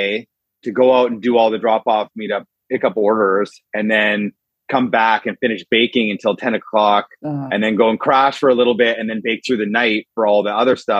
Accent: Gordon Head, British Columbia, Canada; I was raised in Gordon Head. So I was born at the Victoria General Hospital before they tore it down and rebuilt it.

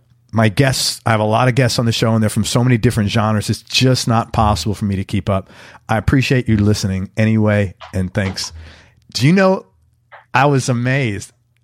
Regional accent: Bronx, New York, United States; and I'm from the Bronx.

